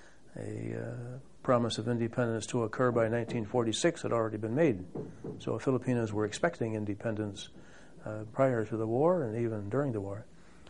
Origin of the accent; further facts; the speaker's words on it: United States; Well, speaking as an American, I would say that Americans in general, are, and especially Americans in an army situation, are arrogant types of people.